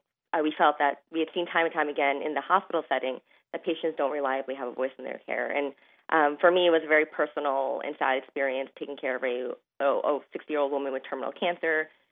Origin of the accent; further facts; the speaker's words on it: New York, United States; I'm originally from New York, but I'm learning a lot about Ohio now.